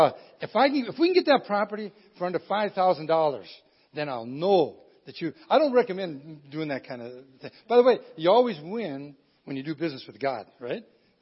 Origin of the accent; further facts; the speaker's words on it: Michigan, United States; By the way, I'm a Uper. When he said I'm from Michigan, that's not 100% true. I'm from the UP, okay? No, we're Michiganders.